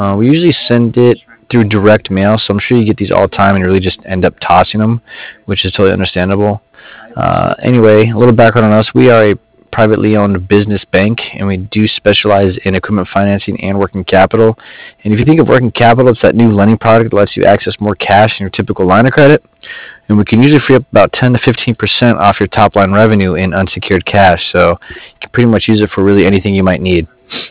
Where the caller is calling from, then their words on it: Cardiff, Wales, United Kingdom; I'm calling from Cardiff.